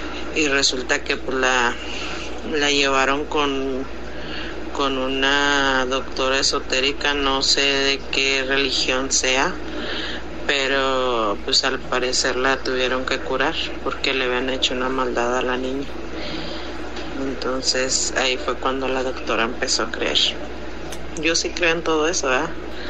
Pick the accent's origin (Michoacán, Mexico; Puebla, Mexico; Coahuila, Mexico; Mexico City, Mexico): Coahuila, Mexico; Torreón; soy de Torreón, Coahuila.